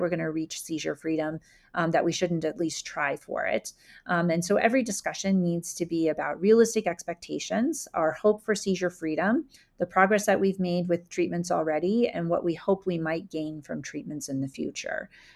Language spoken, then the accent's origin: English; Colorado, United States; Well, I think at the beginning you mentioned that I'm from Colorado.